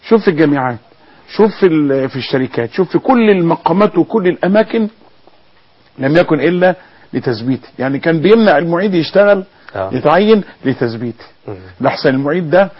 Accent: Egypt; احنا عندنا في مصر

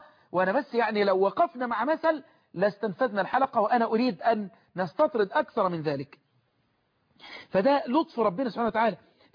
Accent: Egypt

